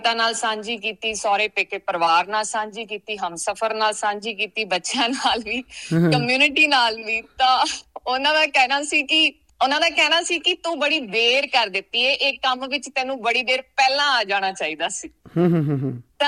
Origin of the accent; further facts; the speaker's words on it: Bharal, Punjab, India; born there; ਮੇਰਾ ਜਨਮ ਤੇ ਬਹੁਤ ਛੋਟੇ ਜਿਹੇ ਪਿੰਡ ਕਸਬਾ ਭਰਾਲ ਵਿਖੇ ਹੋਇਆ, ਜੋ ਕਿ ਮਲੇਰਕੋਟਲੇ ਦੇ ਨੇੜੇ ਇੱਕ ਪਿੰਡ ਹੈ, ਬਹੁਤ ਛੋਟਾ ਜਿਹਾ ਕਸਬਾ ਭਰਾਲ।